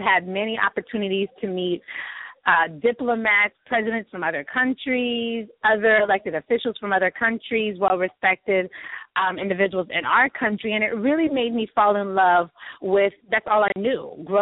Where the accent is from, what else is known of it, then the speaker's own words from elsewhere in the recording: Florida, United States; So growing up in South Florida, having family members, both sides of my family are very religious.